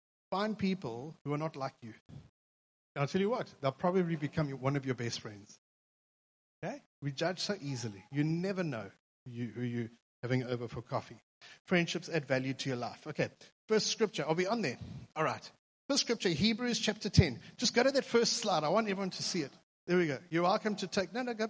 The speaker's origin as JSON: {"language": "English", "town": "Durban", "region": "KwaZulu-Natal", "country": "South Africa", "said": "And I'm English. I'm from Durban."}